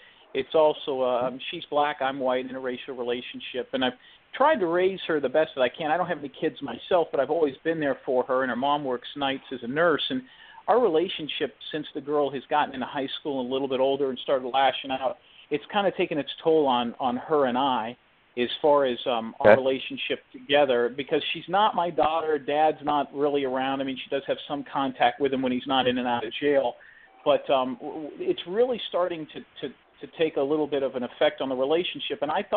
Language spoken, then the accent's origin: English; Youngstown, Ohio, United States; I'm originally from Youngstown, Ohio, which is up in the northeastern section.